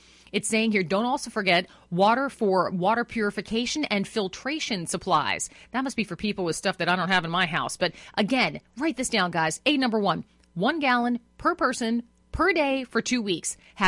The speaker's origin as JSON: {"language": "English", "town": "Green Bay", "region": "Wisconsin", "country": "United States", "tie": "born or raised there", "said": "I grew up in Green Bay, Wisconsin. I got family far tougher than I am, still out in South Dakota."}